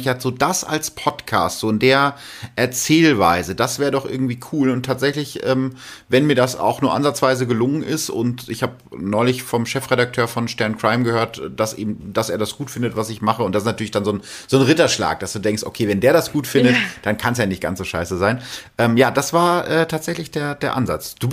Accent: North Rhine-Westphalia, Germany; Ein Fettvermischer, sagt man bei uns in Ostwestfalen.

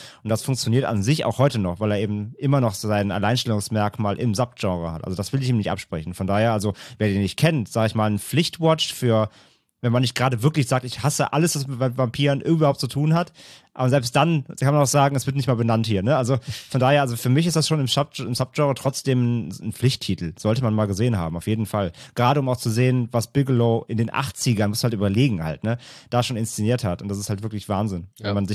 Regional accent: North Rhine-Westphalia, Germany; ich komme aus dem Rheinland

